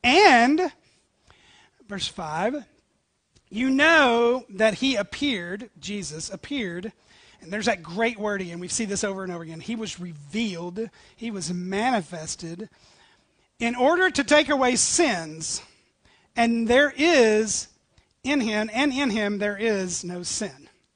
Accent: Tennessee, United States; I come from East Tennessee

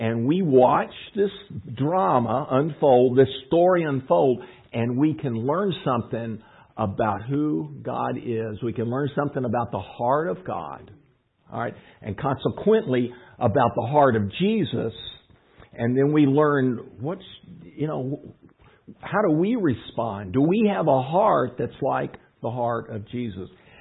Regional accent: Texas, United States; And we'd be like, well, you know, we're from Texas. We're not really American, okay? We're more Texan.

